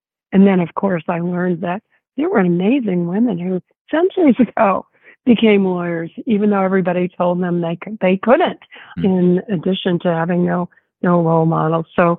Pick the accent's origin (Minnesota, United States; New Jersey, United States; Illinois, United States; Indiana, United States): Minnesota, United States; I grew up in Minnesota, but my mother was a transplanted New Yorker, very unhappily transplanted.